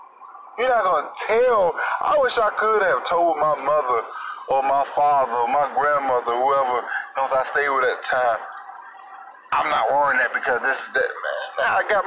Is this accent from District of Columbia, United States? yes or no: yes; Washington, District of Columbia, United States; I'm from Baltimore. Well, I'm from D.C., but I don't like Redskins, so I fuck with Baltimore.